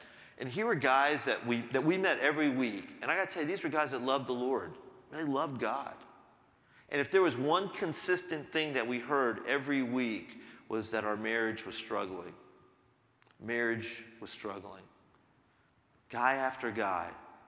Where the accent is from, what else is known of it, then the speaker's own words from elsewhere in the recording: India; for example, I'm Indian, the Indian community, it's not a problem. You know, our marriages are good in the Indian community.